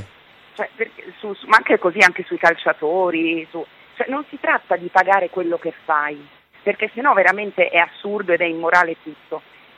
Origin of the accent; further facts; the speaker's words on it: Rome, Lazio, Italy; Io sono romana, eh.